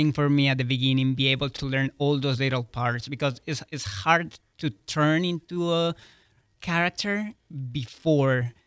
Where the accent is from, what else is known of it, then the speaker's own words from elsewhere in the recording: Colombia; I'm from Colombia, mm-hmm. Which is a country where ballet is not a culture, it's not a lifestyle.